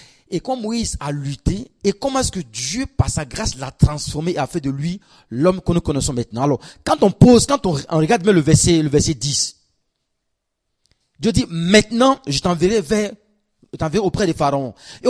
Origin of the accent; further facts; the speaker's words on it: Germany; Je viens d'Allemagne, donc les Allemands, ils sont.